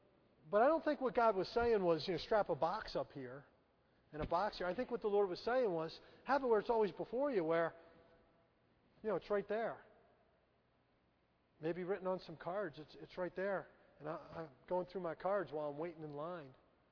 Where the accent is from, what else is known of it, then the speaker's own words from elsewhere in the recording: Philadelphia, Pennsylvania, United States; I got tough skin. I'm from Philadelphia.